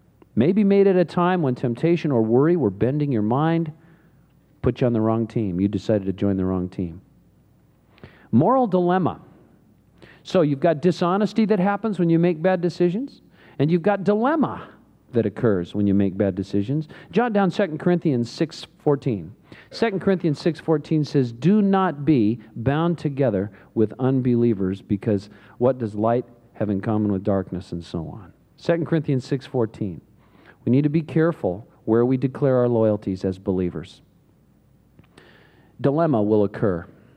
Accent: Santa Cruz, California, United States; started a coffee shop in Santa Cruz, my hometown.

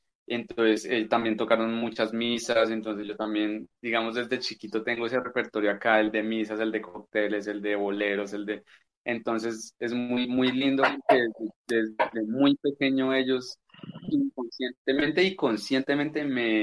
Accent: Ibagué, Tolima, Colombia; yo nací orgullosamente aquí en Ibagué, ibaguereño de cepa, de padres músicos, músicos clásicos.

